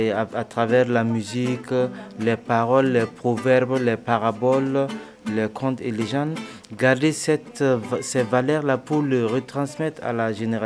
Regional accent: Burkina Faso; je viens du Burkina Faso et mon travail c'est vraiment

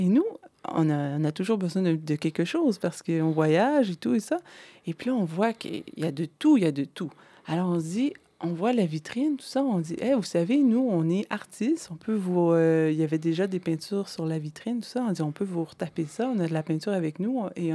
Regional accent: Canada; je viens du Canada avec mon copain Sébastien. On est à vélo depuis 3 ans.

